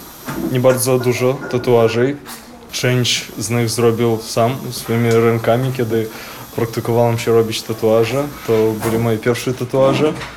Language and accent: Polish; Minsk, Belarus; Polish is a second language; now in Poland; Ja jestem z Mińsku, z Białorusi.